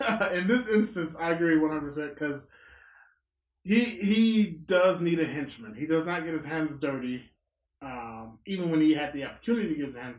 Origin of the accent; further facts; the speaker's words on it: Mississippi, United States; That's because I'm from Mississippi.